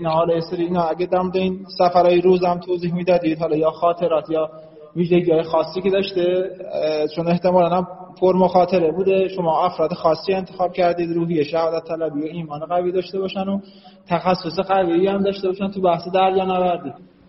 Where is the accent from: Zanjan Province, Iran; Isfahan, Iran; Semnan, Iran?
Isfahan, Iran; از اصفهان، طلبه حوزه هستم.